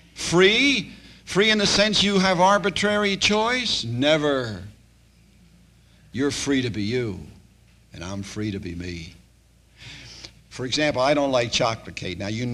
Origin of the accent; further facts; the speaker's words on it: Philadelphia, Pennsylvania, United States; born there; Now, when I was born in South Philly on the wrong side of the tracks.